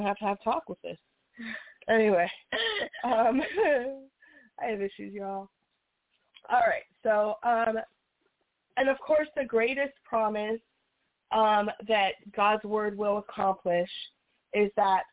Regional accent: Las Vegas, Nevada, United States; we're from Las Vegas. So Las Vegas is a vast desert, okay?

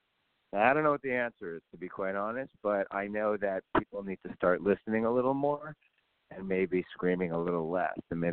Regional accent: Canada; And I know the good side and the bad side on that as a Canadian.

